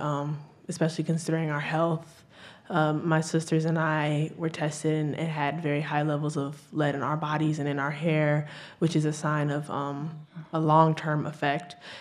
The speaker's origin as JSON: {"language": "English", "town": "Flint", "region": "Michigan", "country": "United States"}